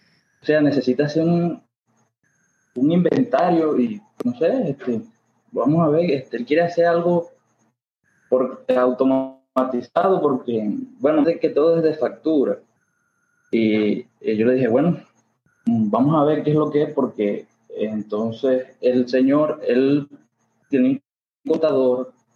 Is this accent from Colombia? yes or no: yes; Colombia; soy de Colombia.